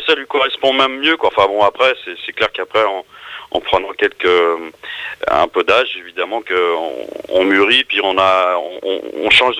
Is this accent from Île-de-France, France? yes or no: yes; Champigny-sur-Marne, Île-de-France, France; born there; Je suis né à Champigny.